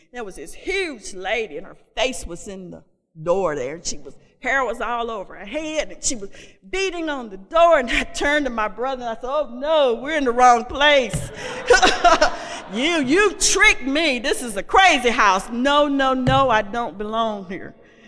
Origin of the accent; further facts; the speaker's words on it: Trenton, Tennessee, United States; And now my mind was in my hometown, Trenton, Tennessee, where my dad was.